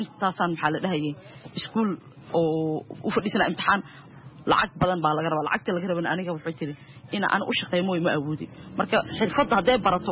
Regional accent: Mogadishu, Banaadir, Somalia; moved away; aniga waxaan ka soo qaxay xamar waxaan ku dhashay degmada Shibis yaqshidno ku soo barbaaray

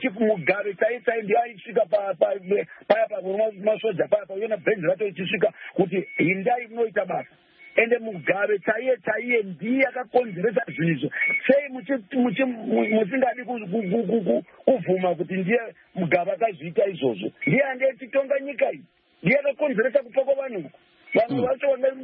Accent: Matabeleland, Zimbabwe; I come from Matabeleland I know everything you were not there

